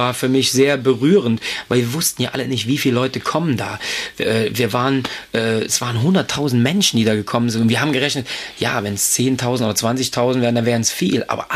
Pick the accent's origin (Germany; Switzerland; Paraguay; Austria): Germany; East Germany; ich komme also aus der DDR